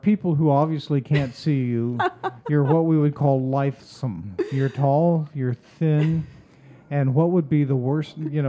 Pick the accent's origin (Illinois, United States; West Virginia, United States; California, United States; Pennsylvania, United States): Pennsylvania, United States; Greenville; in Greenville